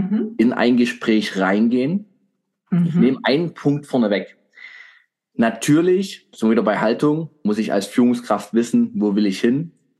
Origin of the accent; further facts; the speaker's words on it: Germany; aber ich bin ja selber Deutscher. Ich sag, wir Deutschen machen ganz häufig Dinge